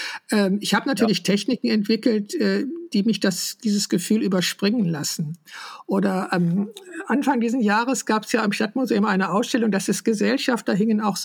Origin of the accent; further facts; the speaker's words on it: West Germany, Germany; ich bin in Westdeutschland sozialisiert und aufgewachsen